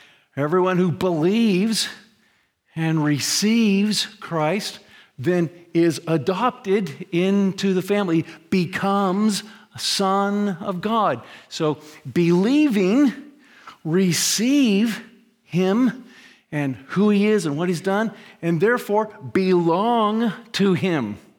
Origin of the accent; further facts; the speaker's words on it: United States; We all, pretty much growing up in America, we get this wrong.